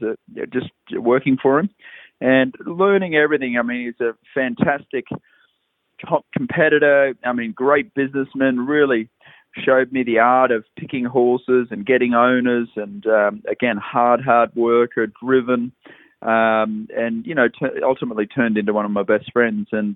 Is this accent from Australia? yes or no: yes; Australia; I was raised in Australia where you just sort of get on with it